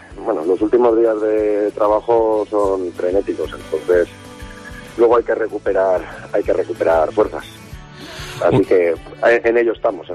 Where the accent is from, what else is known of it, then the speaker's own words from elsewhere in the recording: Montán, Valencian Community, Spain; yo soy de Montán